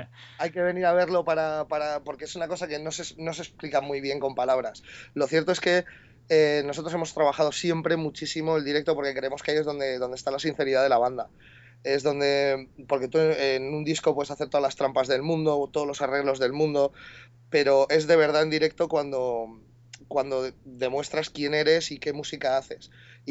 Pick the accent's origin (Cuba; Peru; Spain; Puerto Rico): Spain; Madrid, Community of Madrid; Charlie y yo, que somos de aquí de Madrid